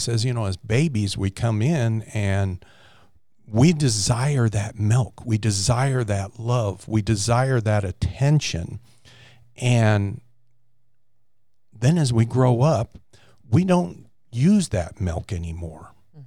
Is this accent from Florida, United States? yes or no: no; California, United States; moved away; I was raised in California. I was born in California, and I moved to the Midwest, 1975, something like that. But in California, I was raised in a Catholic home, and we were good Catholics.